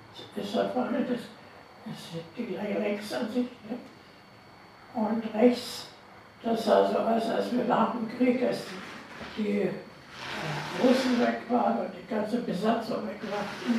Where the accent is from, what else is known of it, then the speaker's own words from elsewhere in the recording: Kamenz, Saxony, Germany; born there; Ich bin geboren im Krankenhaus in Kamenz in Sachsen.